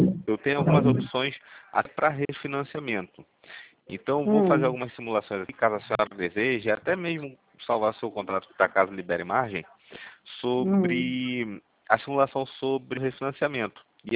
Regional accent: Rio de Janeiro, Brazil; Do Rio de Janeiro, Campo Grande.

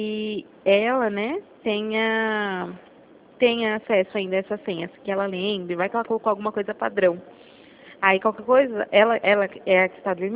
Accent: São Paulo, Brazil; eu sou de São Paulo. Sou de outro estado, não.

